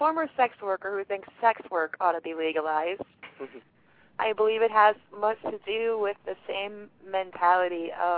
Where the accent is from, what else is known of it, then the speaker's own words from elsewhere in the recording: Milwaukee, Wisconsin, United States; I was originally from Milwaukee area in Wisconsin. There was some gang activity there further into the city than where I lived